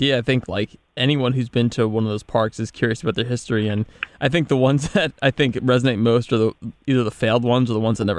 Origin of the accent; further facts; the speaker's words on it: New Jersey, United States; I grew up in New Jersey, so, you know, we had a few theme parks around.